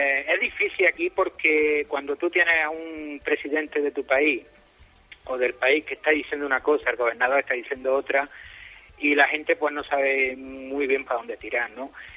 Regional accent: Granada, Andalusia, Spain; Yo soy de Granada, de los Vergeles, al lado del Sailín.

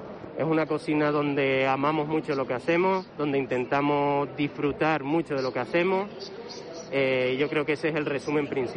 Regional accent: Canary Islands, Spain; la isla de Gran Canaria, a mi tierra

